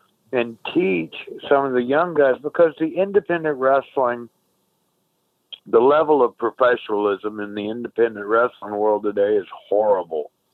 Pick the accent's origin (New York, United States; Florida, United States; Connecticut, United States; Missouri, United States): Florida, United States; Tampa; born there; I was born in Tampa, Florida, but I guess it's as much of a hometown as I've ever had. I lived in 21 places before I started first grade in school.